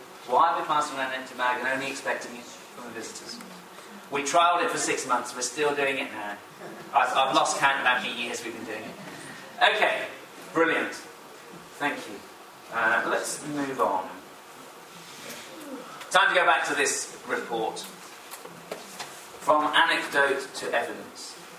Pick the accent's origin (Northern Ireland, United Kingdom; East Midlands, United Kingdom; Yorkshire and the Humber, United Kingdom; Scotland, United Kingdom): Scotland, United Kingdom; Dunfermline; also born or lived in Chatham; My dad worked in the Royal Naval Dockyards, so I was born in Chatham. But I don't really remember that because we moved at the age of, when I was five, we moved to Scotland, to Dunfermline, to another country.